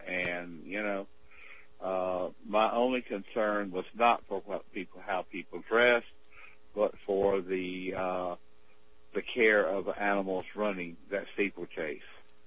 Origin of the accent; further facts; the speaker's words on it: South Carolina, United States; In my hometown, they had the Carolina Cup.